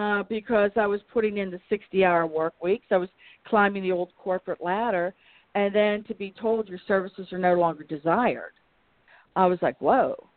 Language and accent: English; Pittsburgh, Pennsylvania, United States; see what does my hometown, Pittsburgh, have to offer me.